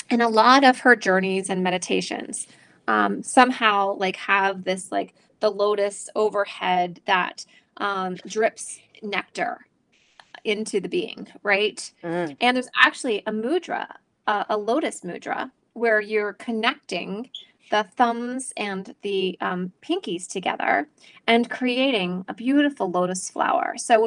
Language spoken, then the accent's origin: English; Scotland, United Kingdom; It's because I am Scottish.